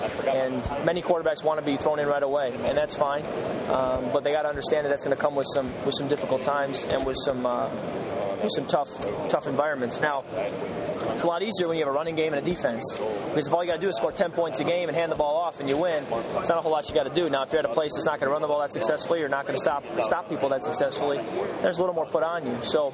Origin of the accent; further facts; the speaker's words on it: Michigan, United States; even if I'm from Michigan.